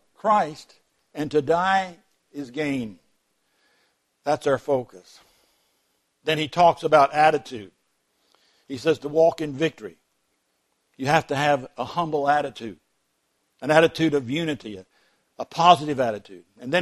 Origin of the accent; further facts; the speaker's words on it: Florida, United States; I'm from Florida. Give me a break. I grew up in Florida.